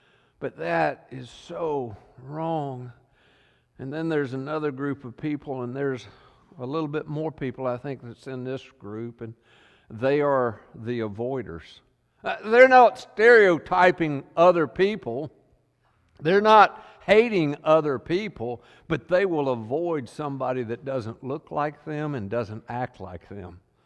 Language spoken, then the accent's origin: English; the South, United States; I grew up in the South.